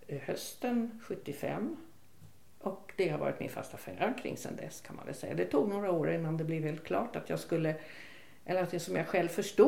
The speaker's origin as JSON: {"language": "Swedish", "town": "Stockholm", "region": "Stockholm County", "country": "Sweden", "tie": "born there", "said": "sen skulle vi tillbaka till Stockholm, för det är där jag är född och där skulle jag verka, trodde jag."}